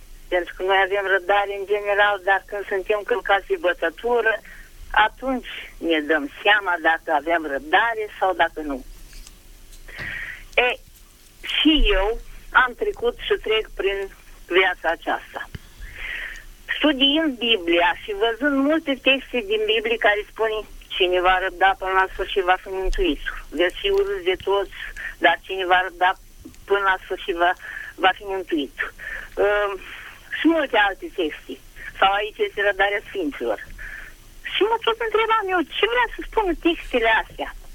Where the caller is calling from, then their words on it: Bacău, Bacău County, Romania; din Bacău